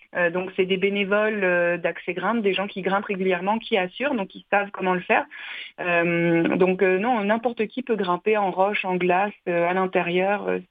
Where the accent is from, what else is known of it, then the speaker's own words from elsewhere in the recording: France; moved away; je suis française, je viens de France